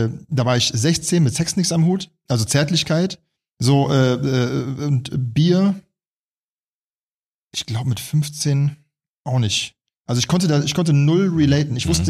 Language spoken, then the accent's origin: German; Düsseldorf, North Rhine-Westphalia, Germany; now in Berlin, Germany; Düsseldorf.